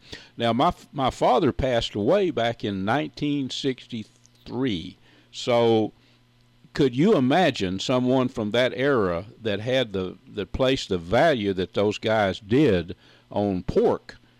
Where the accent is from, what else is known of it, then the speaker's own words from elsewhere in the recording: Texas, United States; so I'm in my early 70s, and I was raised in Red River County.